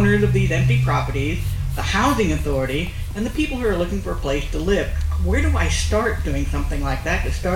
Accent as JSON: {"language": "English", "town": "McMinnville", "region": "Oregon", "country": "United States", "said": "I'm from McMinnville, Oregon."}